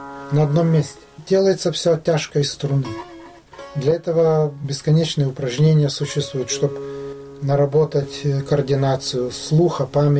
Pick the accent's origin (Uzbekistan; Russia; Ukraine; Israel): Ukraine; Я вырос на вине в Украине, и на хересах, и на портвейнах